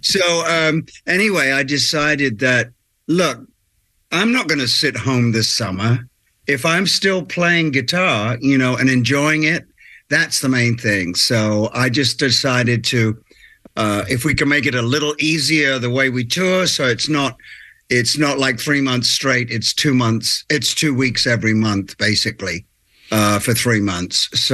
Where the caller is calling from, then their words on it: Nashville, Tennessee, United States; Yes, I am calling you from Nashville.